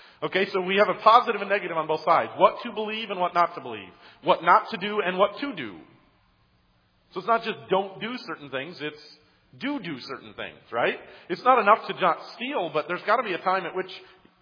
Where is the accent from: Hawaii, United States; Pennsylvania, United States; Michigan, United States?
Michigan, United States; Detroit; I grew up in and around Detroit.